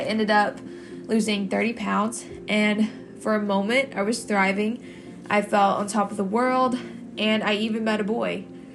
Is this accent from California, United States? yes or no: no; Lincolnton, Georgia, United States; I'm from Lincolnton, Georgia, but I am currently a student at the University of Georgia in Athens.